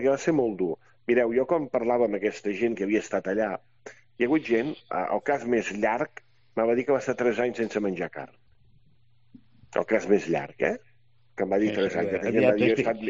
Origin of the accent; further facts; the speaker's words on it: Arbúcies, Catalonia, Spain; perquè som una vall del Montseny, una vall